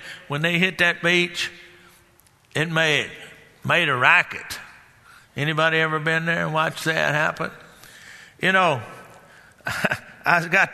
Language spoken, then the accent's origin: English; Texas, United States; And I grew up in Texas.